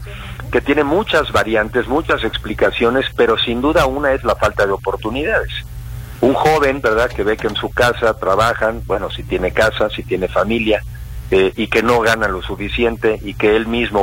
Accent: Mexico; Yo lo que estoy sobre todo es trabajando porque tengamos una alternativa como mexicanos

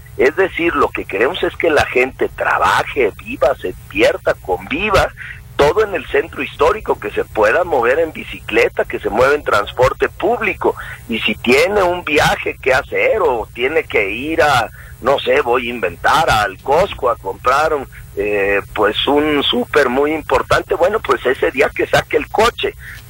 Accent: Guadalajara, Jalisco, Mexico; quienes amamos a Guadalajara, quienes somos tapatíos, además yo nací en esta ciudad, he vivido en toda mi ciudad, me he desarrollado aquí, yo quiero y convivo con Guadalajara.

